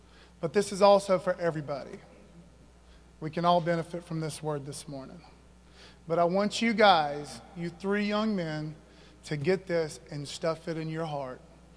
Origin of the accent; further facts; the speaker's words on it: United States; I'm an American.